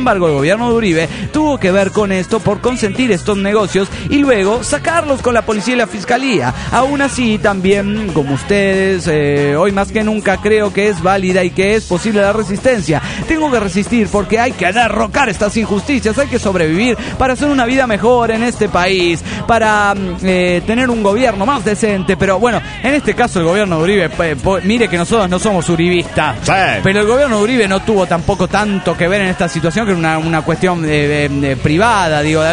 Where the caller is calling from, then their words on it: León, Guanajuato, Mexico; de León, Guanajuato, México.